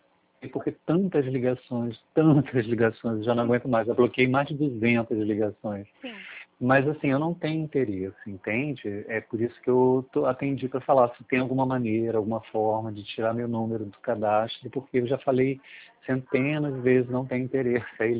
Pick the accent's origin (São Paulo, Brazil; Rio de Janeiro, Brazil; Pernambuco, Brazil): Rio de Janeiro, Brazil; também sou do Rio